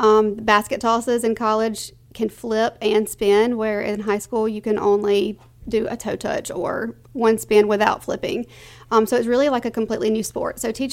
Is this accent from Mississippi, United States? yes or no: yes; Laurel, Mississippi, United States; I'm from the area. I grew up around Laurel, and I grew up knowing all the Southern Miss traditional cheers and things like that.